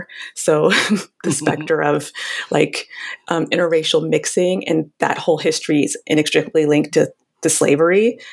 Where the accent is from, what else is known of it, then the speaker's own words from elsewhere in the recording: Houston, Texas, United States; I grew up in Houston. We have these huge mega churches.